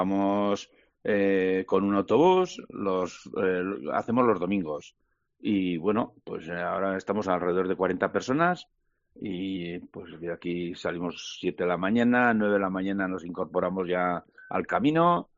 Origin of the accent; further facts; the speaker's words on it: Pamplona, Navarre, Spain; prácticamente somos de Pamplona, la Cendea de Cizur y Cizur Mayor.